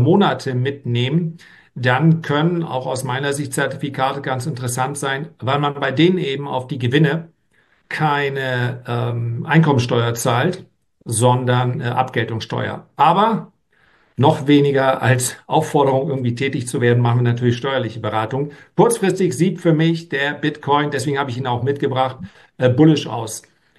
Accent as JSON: {"language": "German", "region": "Northern Germany", "country": "Germany", "said": "aber als Norddeutscher gehe ich da bescheiden und demütig ran."}